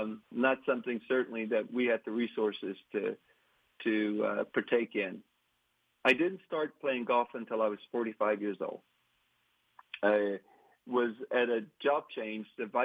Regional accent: Texas, United States; Golf was not a part of my life, but I grew up in Texas, so football definitely was.

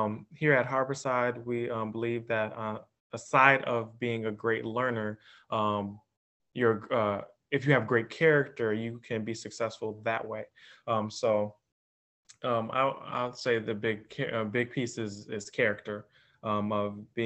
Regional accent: Kenosha, Wisconsin, United States; also born or lived in Racine; Well, first, I was born actually in Racine, Wisconsin, but my life, I've been raised here in Kenosha.

